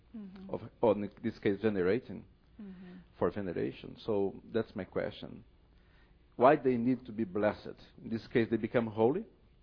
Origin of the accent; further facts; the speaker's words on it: Brazil; English is a second language; My question has been, I come from Latin America, from Brazil